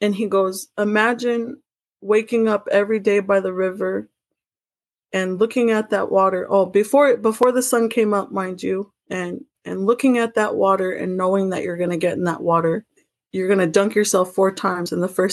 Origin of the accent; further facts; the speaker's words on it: Arizona, United States; I guess to be an O'odham woman, with those things being said, I grew up on the reservation.